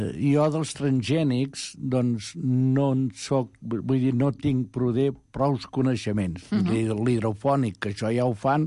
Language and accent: Catalan; Catalonia, Spain; jo que vinc del Moianès, que hi ha... que hi havia les masies